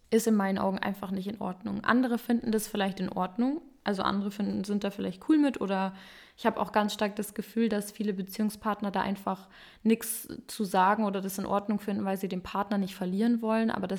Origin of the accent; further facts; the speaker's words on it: Bavaria, Germany; ich weiß, in manchen Bundesländern ist das scheinbar nicht so, aber bei uns in Bayern wird Chemie gesagt.